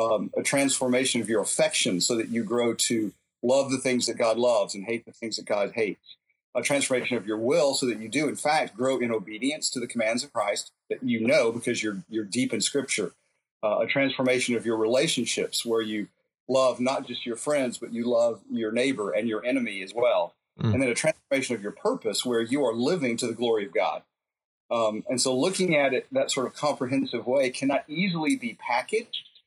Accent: Miami, Florida, United States; the Cuban Catholicism that I grew up with in Miami

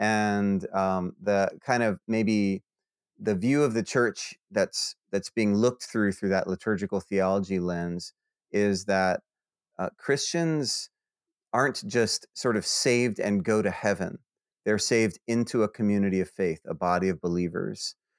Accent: Hawaii, United States; also born or lived in Los Angeles / Denver / Fort Lauderdale; now in Birmingham, United States; Yeah, I grew up in Hawaii, studied music in Los Angeles, lived in Denver for 10 years, lived in Fort Lauderdale, Florida for 3, and then finally landed in Birmingham, where I've been for 8 years.

